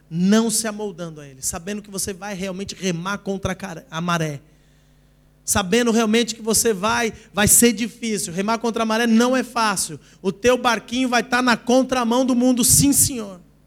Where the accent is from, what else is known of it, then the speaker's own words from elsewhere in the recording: Brazil; now in Portugal; eu sou brasileiro, já vivo aqui há 16 anos